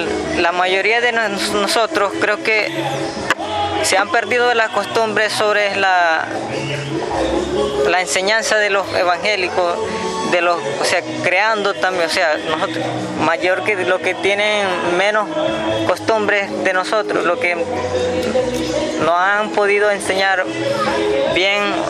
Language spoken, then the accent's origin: Spanish; Amazonas, Venezuela; yo soy de Amazonas también, pero yo soy estudiante de aquí de LUC, de arte plástico.